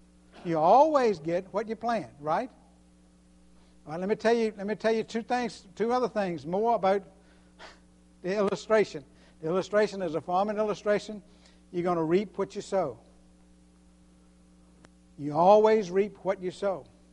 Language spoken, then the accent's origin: English; Virginia, United States; I grew up in tobacco country. I grew up in Virginia, just above the North Carolina line. And North Carolina is a tobacco state. And where I grew up, they grew tobacco.